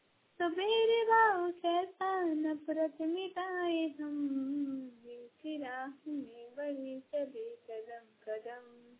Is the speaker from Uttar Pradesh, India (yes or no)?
no; Taranari, Jharkhand, India; झारखंड से हूँ, ग्राम पोस्ट तारानारी जिला बोकारो थाना नवादी से बोल रही हूँ।